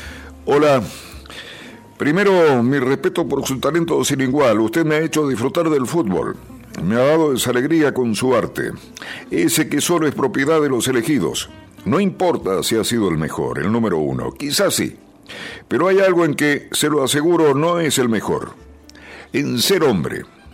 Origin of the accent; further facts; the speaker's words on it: Argentina; Soy argentino, pero no quiero ser argentinista.